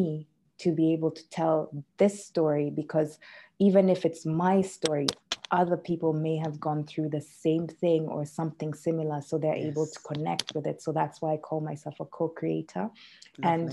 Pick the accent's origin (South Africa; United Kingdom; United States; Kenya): Kenya; English, Finnish. Finnish is my second language, and also I speak Kiswahili as well. So I grew up in Kenya. I am Kenyan